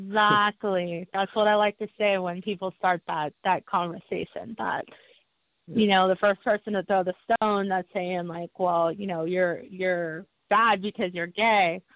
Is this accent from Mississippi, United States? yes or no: no; Houston, Texas, United States; also born or lived in Mexico; I was actually brought from Mexico from an orphanage to Houston, Texas.